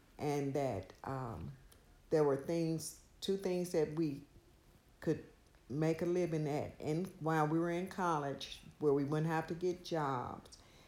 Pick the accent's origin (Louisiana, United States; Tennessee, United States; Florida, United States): Tennessee, United States; Memphis; I grew up in Memphis. Most of my life I lived in Chicago, Illinois during my teenage years. About five consecutive summers that I would spend there.